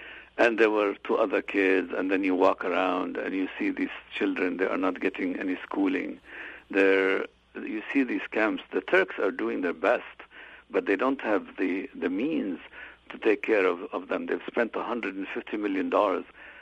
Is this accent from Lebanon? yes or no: yes; Lebanon; I grew up in Lebanon. Syria was right next door.